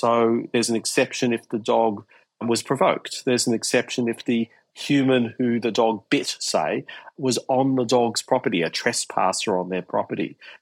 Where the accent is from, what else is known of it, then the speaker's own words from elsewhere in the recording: Victoria, Australia; in my home state of Victoria